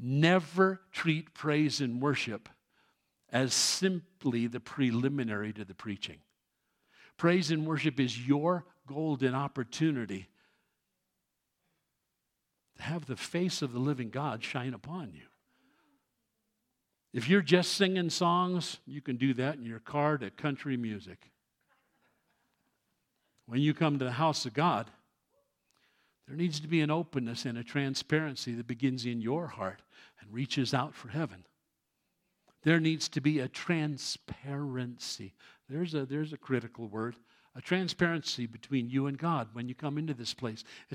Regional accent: New York City, New York, United States; I was born and raised in New York City.

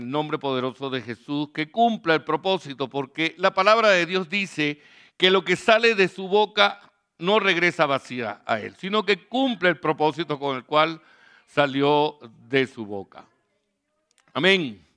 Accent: Caracas, Capital District, Venezuela; now in San Diego, Venezuela; soy venezolano de Caracas, la capital, vivo en el municipio San Diego del estado Carabobo

